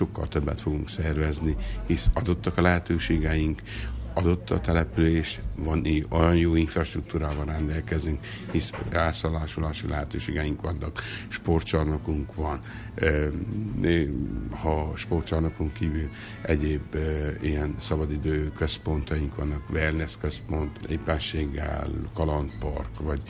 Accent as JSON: {"language": "Hungarian", "region": "Harghita", "country": "Romania", "tie": "born or raised there", "said": "az én szülőfalumban, Csíkszentmáson, az általános iskolában volt egy pingpongasztal"}